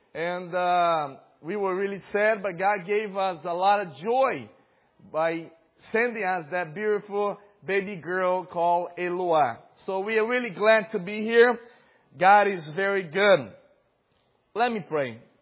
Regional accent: Minas Gerais, Brazil; Then we have Minas Gerais, that's where I was born. I'm from Minas Gerais, the land of cheese.

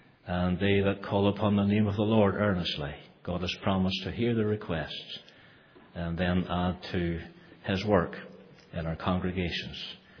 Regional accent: United States; accent: American; I trust that you will be able to understand my American accent.

